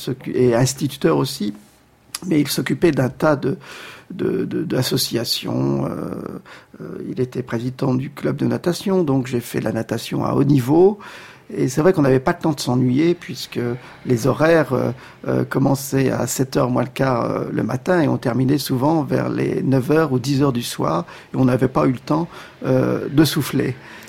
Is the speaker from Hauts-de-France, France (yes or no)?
yes; Calais, Hauts-de-France, France; Oui, je suis né à Calais, on ne peut pas aller plus au nord que Calais.